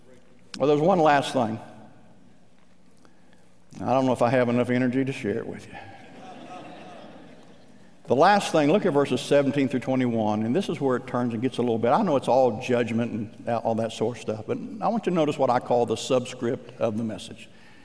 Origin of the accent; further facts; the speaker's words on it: Midwest, United States; I was raised out in the Midwest. We had wheat crops